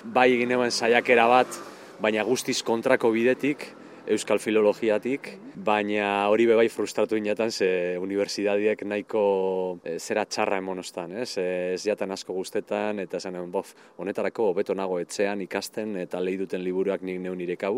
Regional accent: Bilbao, Basque Country, Spain; Bilbokoa.

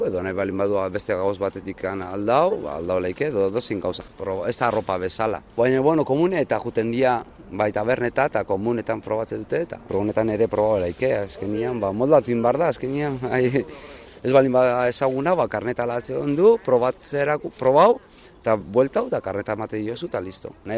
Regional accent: Zumaia, Basque Country, Spain; born there; Ta nire aita eta ama herria. Baiek hor jaio dia, baina ni hemen jaio naiz, jaiota Zumaian.

